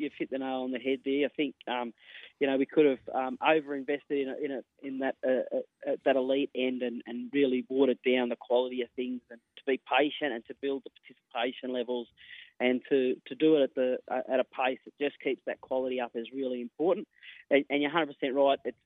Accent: Junee, New South Wales, Australia; growing up in Junee, rugby league's the thing that just brings the whole community together.

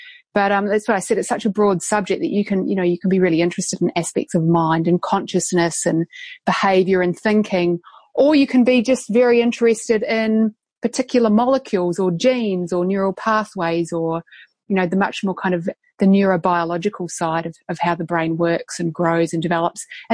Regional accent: New Zealand; accent: Kiwi; And I know it was not my Kiwi accent

